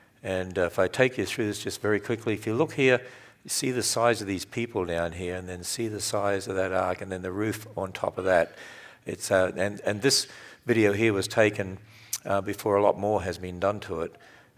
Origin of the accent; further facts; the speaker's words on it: Australia; my home country of Australia, which was never very Christianized in any way, very pagan country